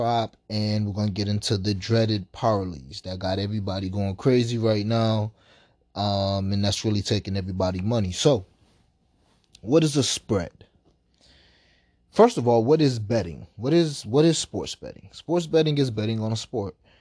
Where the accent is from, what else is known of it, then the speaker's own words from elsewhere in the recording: New York, United States; even though I'm from New York and we can't do that in New York.